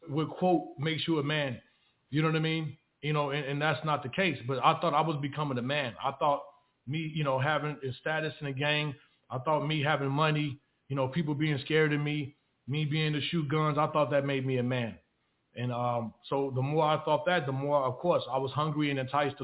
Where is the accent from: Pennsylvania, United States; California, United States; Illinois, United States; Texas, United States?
Illinois, United States; Chicago; Well, you know, I'm originally from Chicago, Illinois.